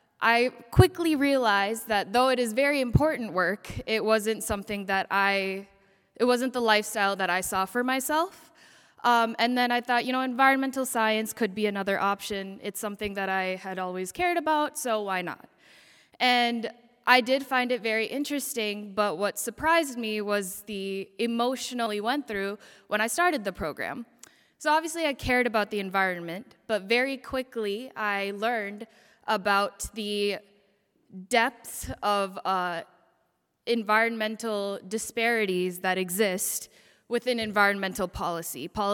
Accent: Shakopee, Minnesota, United States; So, for me, I grew up in Shakopee, Minnesota, was there all throughout high school, and then I ended up at Indiana University, Purdue University, Indianapolis.

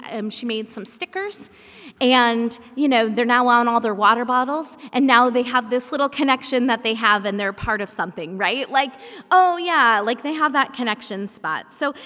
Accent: Kansas, United States; I grew up in Kansas, and so I've connected with friends in Kansas, and I've connected with friends from Milwaukee that I went to college

